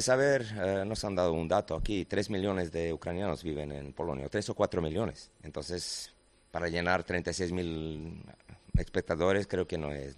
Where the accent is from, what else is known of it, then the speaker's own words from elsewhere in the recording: Spain; accent: Madrid; Spanish is a second language; de madrileño, luego marbelí.